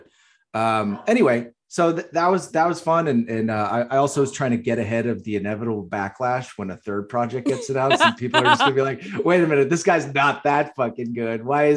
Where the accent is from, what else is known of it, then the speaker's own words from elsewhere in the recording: Boston, Massachusetts, United States; it was literally in the last screening in my hometown of Boston